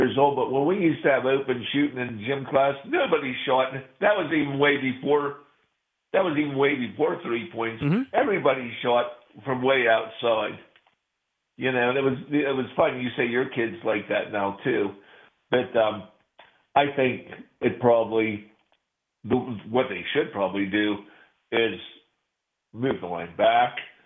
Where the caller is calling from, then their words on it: Altoona, Pennsylvania, United States; from Altoona.